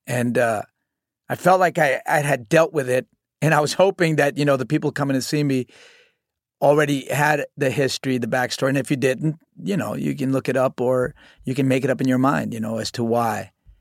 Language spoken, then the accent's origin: English; New York City, New York, United States; just growing up in New York City and just how aggressive, you know, my situation was at home and outside